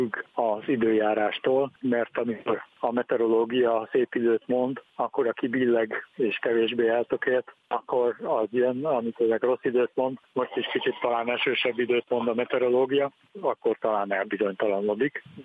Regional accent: Fejér, Hungary; Én magam a Velencei tavon nőttem fel

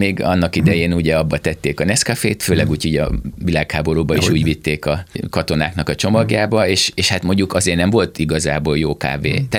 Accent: Hungary; én magyar vagyok

